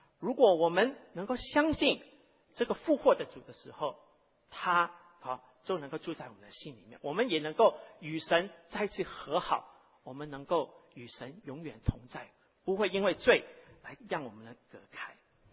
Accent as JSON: {"language": "Chinese", "country": "Hong Kong", "tie": "born or raised there", "said": "其实我小学的时候我一年级的时候我是从香港长大，我一年级的时候开始学英文"}